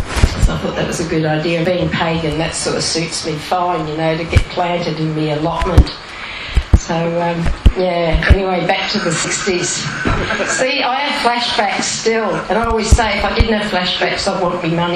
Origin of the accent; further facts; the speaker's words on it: Chichester, South East England, United Kingdom; I was born in England, and lived, you know, a nice life, really, quite privileged, and we lived in a little village near Chichester in West Sussex.